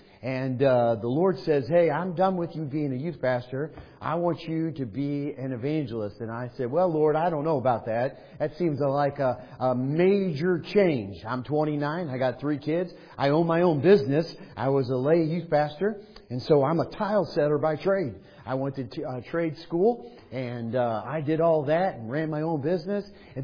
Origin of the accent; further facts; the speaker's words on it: Chicago, Illinois, United States; Well, I'm from Chicago, folks. I know you're probably thinking, what good is there in Chicago?